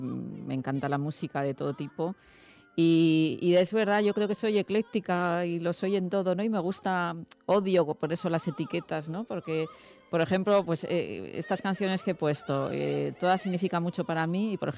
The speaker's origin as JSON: {"language": "Spanish", "region": "northern Spain", "country": "Spain", "tie": "born or raised there", "said": "las personas que somos del norte de España y que hemos crecido junto al Cantábrico amamos tanto más que Mediterráneo"}